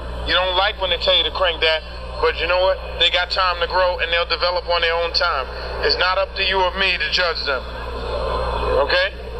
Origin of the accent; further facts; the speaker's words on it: Queens, New York, United States; I just told you I'm from Queens.